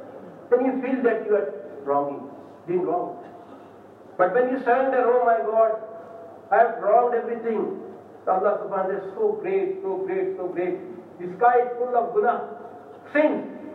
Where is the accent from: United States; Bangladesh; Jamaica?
Bangladesh; first language Bengali; English is a second language; as I am from Bangladesh, I request you all to make niyyah for going to Bangladesh